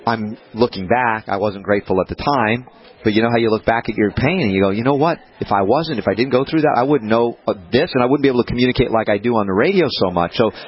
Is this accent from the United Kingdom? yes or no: no; New York, United States; I didn't know what a farm was. I grew up in New York.